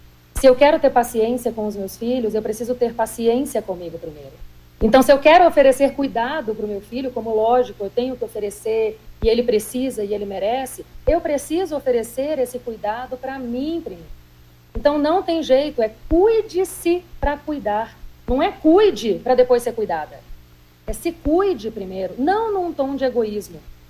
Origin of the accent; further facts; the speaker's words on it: Boa Vista, Roraima, Brazil; eu sou natural do Norte.